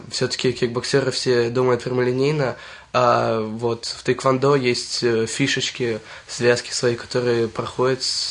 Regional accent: Zhukovsky, Moscow Oblast, Russia; Я из Жуковского.

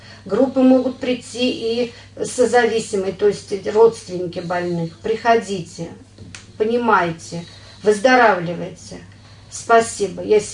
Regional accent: Zhukovsky, Moscow Oblast, Russia; у нас в Жуковском не было на тот момент группы. Я из Жуковского.

